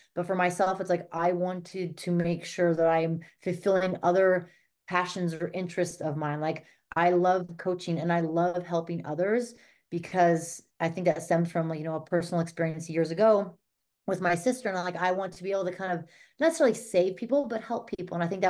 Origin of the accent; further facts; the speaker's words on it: Montana, United States; I'm from Montana, and so I went home for all the holidays